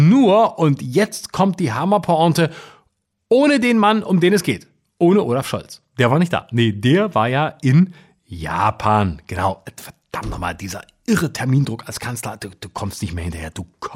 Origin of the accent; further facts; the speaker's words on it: Baden-Württemberg, Germany; über mein Heimatbundesland Baden-Württemberg zu reden